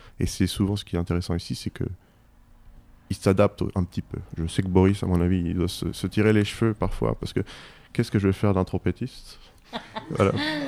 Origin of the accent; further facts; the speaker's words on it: Bissen, Canton of Mersch, Luxembourg; French is a second language; moved away as an adult; also born or lived in Brussels; Bien sûr, moi je viens du Luxembourg.